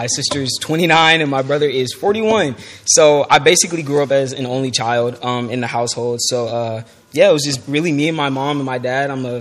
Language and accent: English; Atlanta, Georgia, United States; Well, I'm 21 years old. I'm from Atlanta, Georgia.